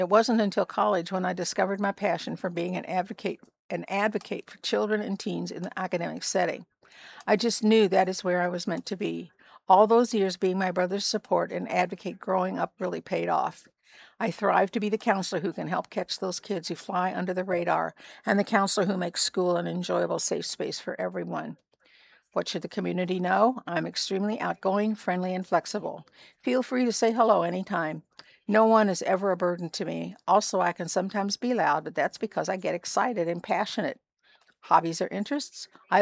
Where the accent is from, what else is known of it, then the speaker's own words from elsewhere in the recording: Champaign, Illinois, United States; Although I grew up in Champaign, I still have strong connections to Douglas County.